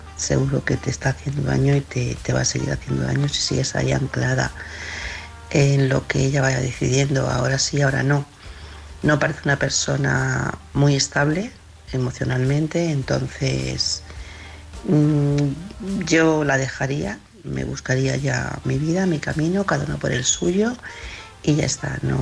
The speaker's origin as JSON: {"language": "Spanish", "town": "Madrid", "region": "Community of Madrid", "country": "Spain", "said": "de Madrid"}